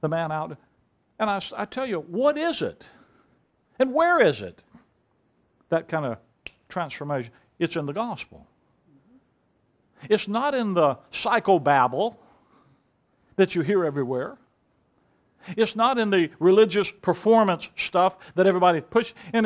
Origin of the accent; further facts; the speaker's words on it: Mobile, Alabama, United States; I'm born and raised in Mobile, Alabama